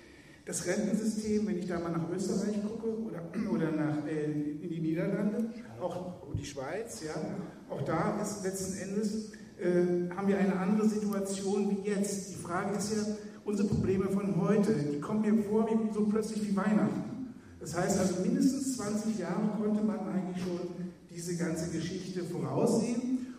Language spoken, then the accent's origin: German; Flensburg, Schleswig-Holstein, Germany; ich komme aus Flensburg.